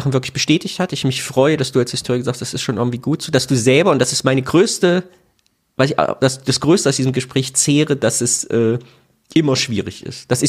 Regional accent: Cologne, North Rhine-Westphalia, Germany; Und ich komme ja aus Köln, wo die drei Heiligen Könige liegen.

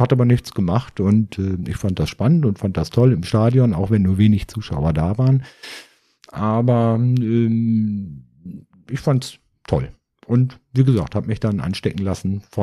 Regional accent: Nordhorn, Lower Saxony, Germany; moved away as an adult; now in Berlin, Germany; Ja, also ich bin in der Nähe von Nordhorn aufgewachsen. Bin dann Anfang der 90er nach Berlin gezogen, beruflich bedingt.

